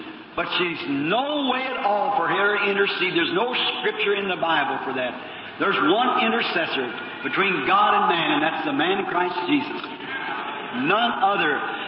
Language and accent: English; Ireland; Nothing against Catholic people. My people are Catholic. I'm an Irishman. My mother and father both are Catholic people, come from Catholic families.